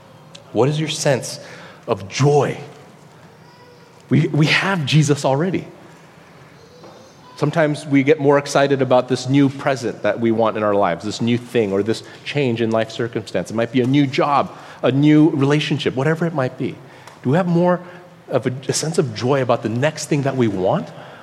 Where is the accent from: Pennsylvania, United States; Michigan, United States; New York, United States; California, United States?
California, United States; Los Angeles; growing up in Los Angeles, which is a very busy city with a lot of lights, even when you go into the mountains, it's hard to see the stars.